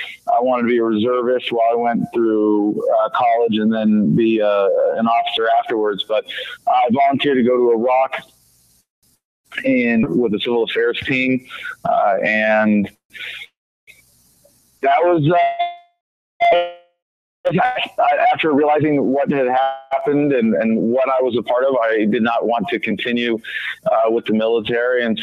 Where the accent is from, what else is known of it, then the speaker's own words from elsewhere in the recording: New Mexico, United States; I went back to my home state of New Mexico, and I couldn't show up when the race was over.